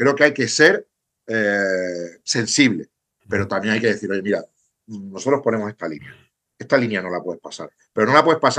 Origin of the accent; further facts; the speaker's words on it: Extremadura, Spain; O sea, yo soy un tío de Extremadura que, bueno, con mi equipo pues trabajamos lo mejor posible